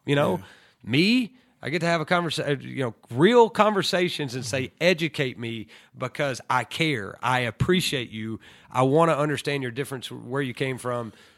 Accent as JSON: {"language": "English", "town": "Lookout Mountain", "region": "Tennessee", "country": "United States", "said": "And I'm from Lookout Mountain of Tennessee"}